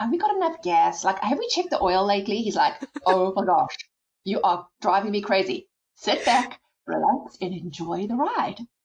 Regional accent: South Africa; The way I grew up in South Africa was a bit different.

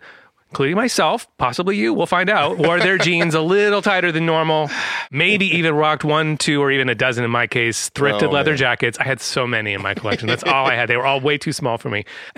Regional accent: San Francisco, California, United States; place. I was in San Francisco.

